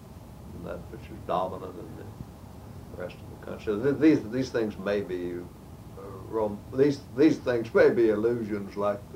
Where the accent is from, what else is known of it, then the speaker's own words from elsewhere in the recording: Andalusia, Alabama, United States; I am from Alabama and was born and reared in the most Wallace of Wallace country, which is Andalusia and its extremes in the far south part.